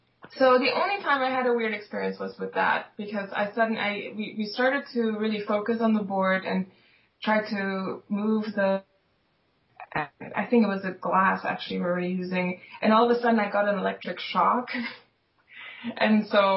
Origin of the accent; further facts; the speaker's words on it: Germany; moved away; also born or lived in Poland; I was born in Poland, but my parents moved us very, very fast to West Germany And so I grew up in this small German town